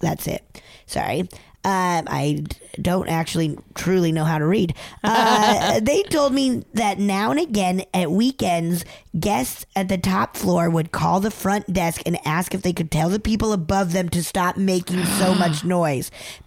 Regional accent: England, United Kingdom; moved away as an adult; now in Malmö, Sweden; I am English, but I've been living in Malmö in Sweden for about 10 years now

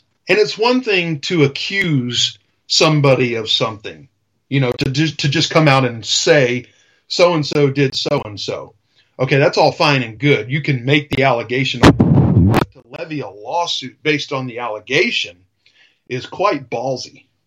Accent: Miami, Florida, United States; But this is what really got to me, and it got to me more because I'm from Miami.

